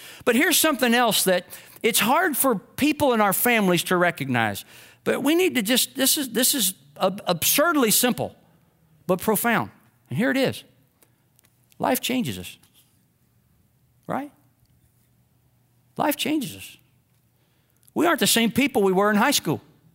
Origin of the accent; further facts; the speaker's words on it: Kentucky, United States; I'm from Kentucky. I know that.